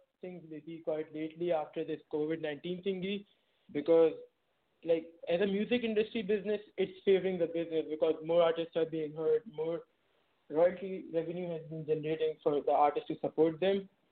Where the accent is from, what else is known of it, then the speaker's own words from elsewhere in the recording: Pakistan; now in United States; me racially, I'm a Pakistani. I was born in the States, but raised by Pakistani parents in Pakistan.